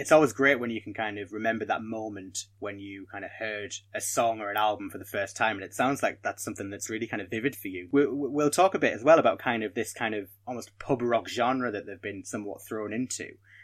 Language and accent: English; Durham, North East England, United Kingdom; I'm actually from Durham, so that's not far away from Blythe